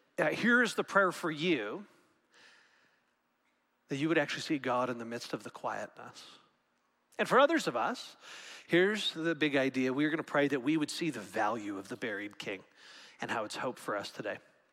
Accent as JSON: {"language": "English", "town": "Regina", "region": "Saskatchewan", "country": "Canada", "tie": "born or raised there", "said": "I grew up in Regina, Saskatchewan, and I learned to ski on the next closest thing we had to a mountain"}